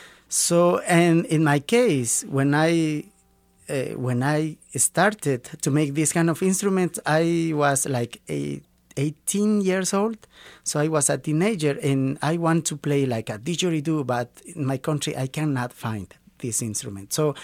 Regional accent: Bolivia; English is a second language; Yeah, I am from Bolivia.

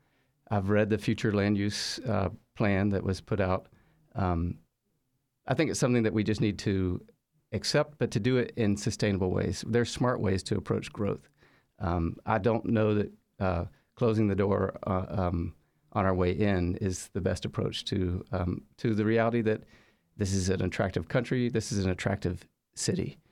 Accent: Georgia, United States; also born or lived in Chicago / Latin America; My background, I grew up in Georgia, born and raised here, and I've been on sort of a yo-yo relationship with Georgia.

